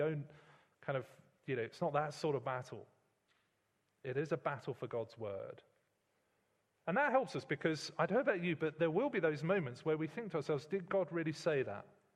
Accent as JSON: {"language": "English", "region": "London", "country": "United Kingdom", "tie": "born or raised there", "said": "I was brought up to talk in South London"}